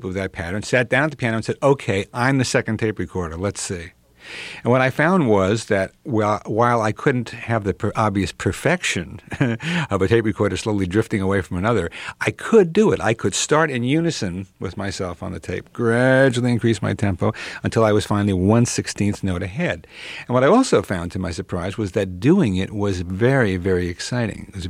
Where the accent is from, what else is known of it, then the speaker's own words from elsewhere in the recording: United States; And I was raised in America of … tail fins and beer and the McDonald's.